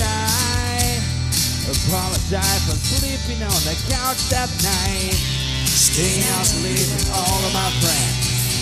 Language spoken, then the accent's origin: English; Brazil